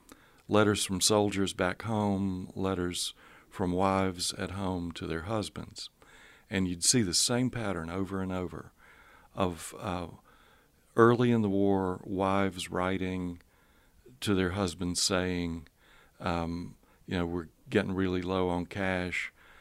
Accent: Appalachia, United States; I just base my characters on women I knew, Appalachian women I knew growing up, and they pretty much were all these tough women.

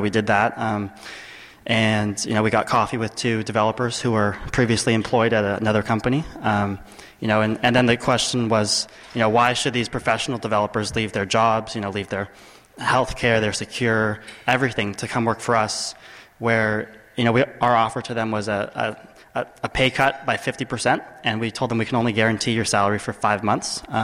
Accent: San Francisco, California, United States; I'm from San Francisco, and so over spring break, I met with an angel investor.

